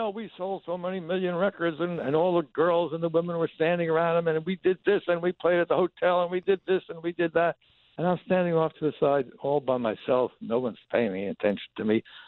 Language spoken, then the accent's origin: English; New York City, New York, United States; I grew up in Queens.